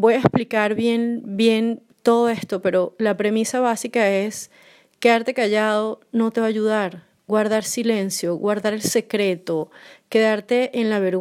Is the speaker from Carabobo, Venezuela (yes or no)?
no; Caracas, Capital District, Venezuela; now in Rzeszów, Poland; soy venezolana, caraqueña y grabo este podcast desde una esquinita en Polonia, Rzeszów, que es una pequeña ciudad como a 2 horas de Cracovia.